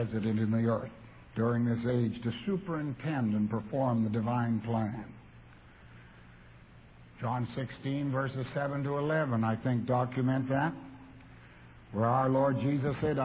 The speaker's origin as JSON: {"language": "English", "country": "Canada", "said": "because I'm a Canadian."}